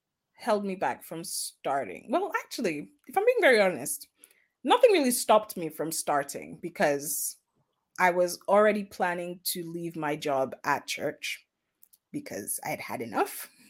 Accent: Nigeria; So, I mean, I come from, like I said, I grew up in Nigeria.

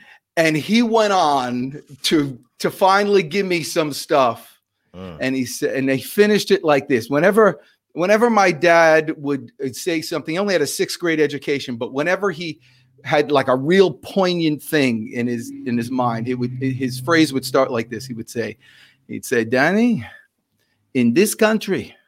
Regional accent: New Jersey, United States; and I'm from New Jersey, a lot of Italian.

